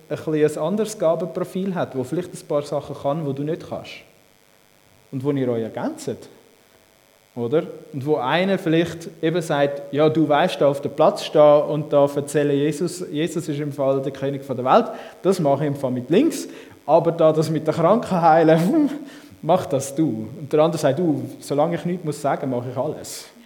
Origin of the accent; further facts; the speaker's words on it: Switzerland; etwas, was uns manchmal aufhaltet, gerade so als Schweizer ist, wir machen dann etwas, wenn wir eine Ausbildung haben dafür.